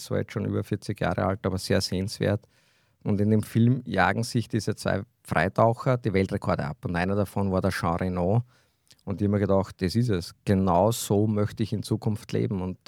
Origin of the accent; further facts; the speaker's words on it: Lower Austria, Austria; Ja, ich komme aus Niederösterreich. Also wir haben jetzt nicht so viele Zugänge zum Meer